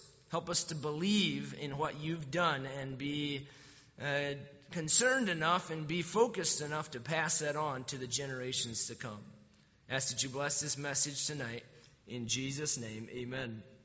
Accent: United States; I'm sorry, but I'm an American and proud of it

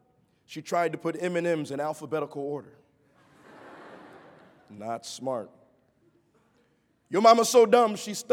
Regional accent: Chicago, Illinois, United States; I was born and raised in Chicago in the projects, and got into a lot of fights.

